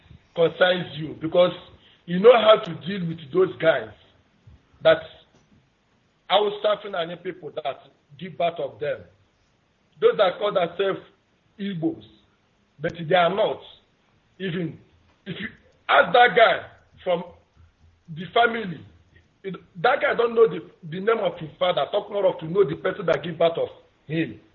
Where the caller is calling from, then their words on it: Dakar, Senegal; I'm calling from Dakar, Senegal.